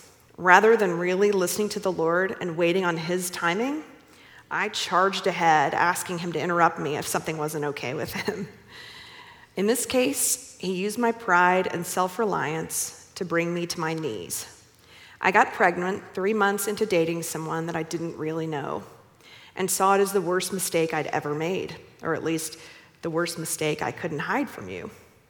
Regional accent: Dallas, Texas, United States; I grew up here in Dallas and had every advantage.

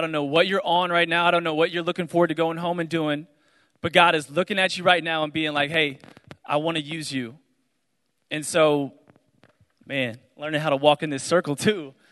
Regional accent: Dallas, Texas, United States; And so I grew up in Dallas, Texas.

